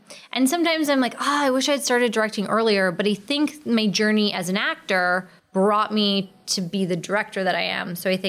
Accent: Canada; we're both Canadian.

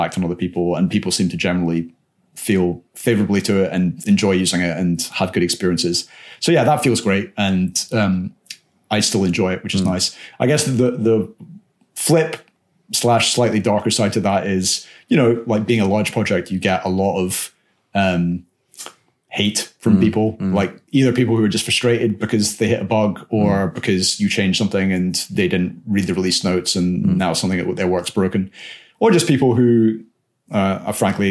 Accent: Scotland, United Kingdom; which me being Scottish makes me like cringe unbearably.

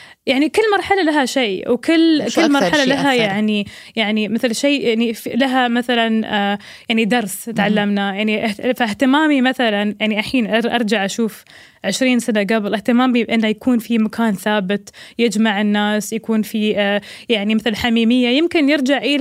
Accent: Dubai, United Arab Emirates; also born or lived in Bahrain; أنا إماراتية بحرينية

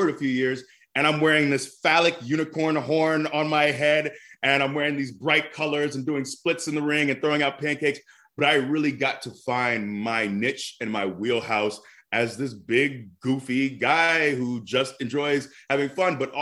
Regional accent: Tampa, Florida, United States; You know, I'm born and raised in Tampa. I still live here in this area, but that's my second home.

